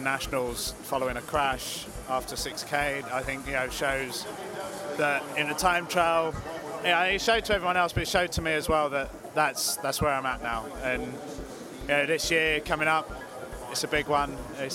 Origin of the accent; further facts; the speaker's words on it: United Kingdom; They're not going to take me there just because the race starts in England and I'm a Brit on the team.